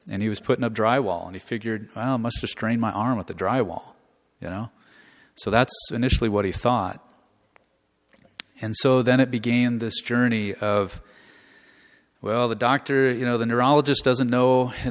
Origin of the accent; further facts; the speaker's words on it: Omaha, Nebraska, United States; They lived up in Omaha. I grew up in the Millard area.